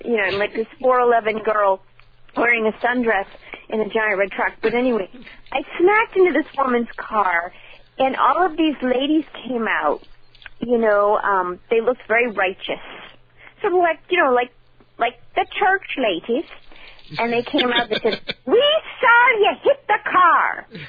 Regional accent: Marblehead, Massachusetts, United States; my hometown, because Marblehead being right next to, my growing up town, rather, next to Salem is so filled with ghosts.

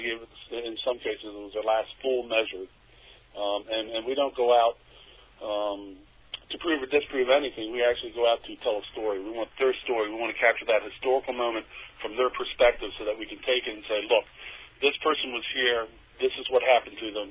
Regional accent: Ireland; Yeah, I guess the playground's very cool with me, especially being Irish.

